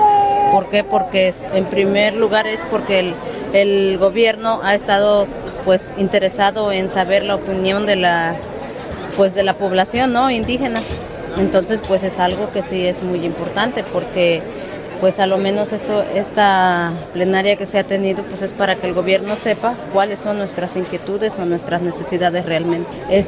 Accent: Tlatlauquitepec, Puebla, Mexico; Vengo de la comunidad del Túnel 2, Tlatlauquitepec, Puebla, y soy la inspectora de la comunidad.

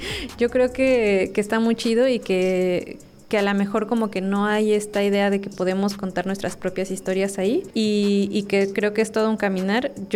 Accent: Michoacán, Mexico; vengo desde Michoacán.

